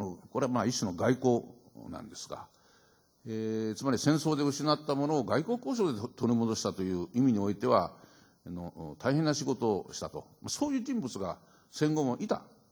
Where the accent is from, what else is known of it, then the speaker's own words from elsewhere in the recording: Yamaguchi, Japan; この人はたまたま私と同郷の山口県出身なもんですから